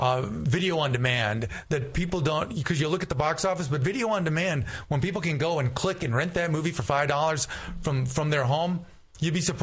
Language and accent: English; Boston, Massachusetts, United States; I came from Boston. Boston. I grew up in Boston.